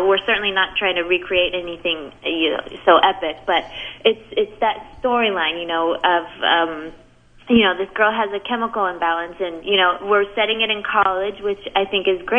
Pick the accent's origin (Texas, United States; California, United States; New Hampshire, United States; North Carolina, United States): California, United States; now in New York, United States; I'm loving the snow, obviously, because I'm from California.